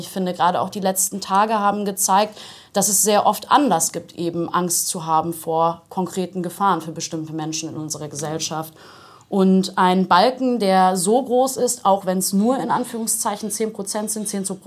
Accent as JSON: {"language": "German", "region": "Bremen", "country": "Germany", "said": "Aber als Bremerin, die in Bremen Politik für die SPD macht"}